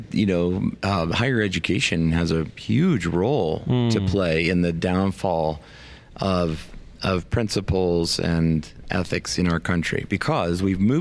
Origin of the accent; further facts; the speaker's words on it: Indiana, United States; now in New Mexico, United States; I came from another state. I came from Indiana to live here, and now I call New Mexico home.